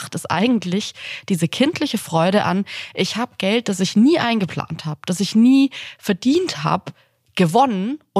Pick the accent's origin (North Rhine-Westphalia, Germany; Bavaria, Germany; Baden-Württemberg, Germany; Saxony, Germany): Baden-Württemberg, Germany; born there; Und zwar bin ich im Schwabenland geboren.